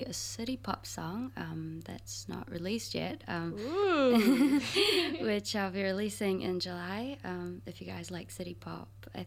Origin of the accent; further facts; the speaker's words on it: New Zealand; also born or lived in Korea; I was born in Korea and then I moved to New Zealand when I was one.